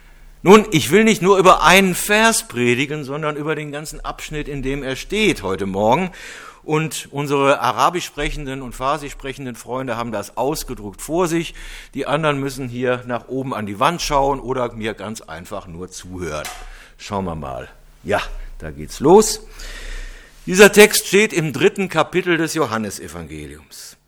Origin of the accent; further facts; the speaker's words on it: Cologne, North Rhine-Westphalia, Germany; Heute verstehe ich gar nicht mehr, warum ich als Kölner mich in Düsseldorf taufen ließ.